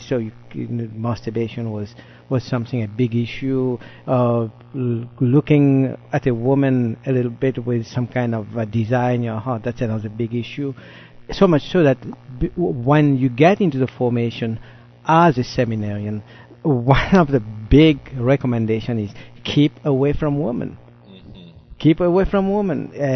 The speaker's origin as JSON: {"language": "English", "country": "Mauritius", "accent": "French", "said": "I come from Mauritius. That's why my French accent."}